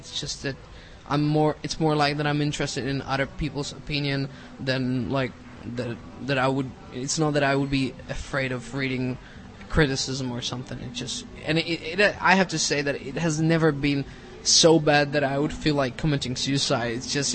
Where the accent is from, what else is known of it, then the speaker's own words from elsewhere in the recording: Czechia; first language Czech; English is a second language; I speak 3 plus Czech, of course. It's my mother tongue.